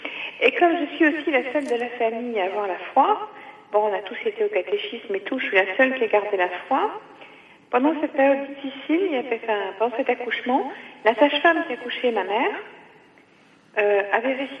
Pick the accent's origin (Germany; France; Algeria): Algeria; born there; Je suis née en Algérie, ma mère était juive d'Algérie, mon père était corse.